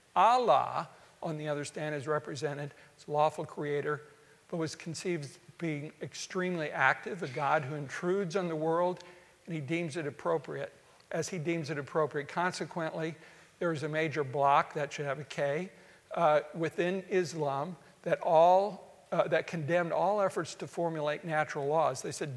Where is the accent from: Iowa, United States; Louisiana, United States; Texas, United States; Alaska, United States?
Iowa, United States; as I was growing up in Iowa in the 1950s